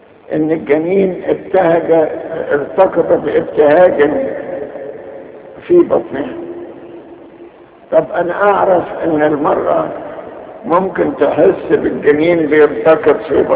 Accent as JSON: {"language": "Arabic", "country": "Egypt", "said": "ونبتهج ايضا انها زارت بلادنا مصر"}